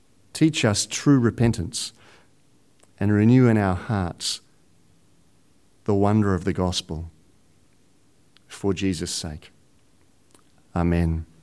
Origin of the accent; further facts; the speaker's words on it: Sandringham, Victoria, Australia; Catherine, my wife, and I grew up in the Bayside area in Sandringham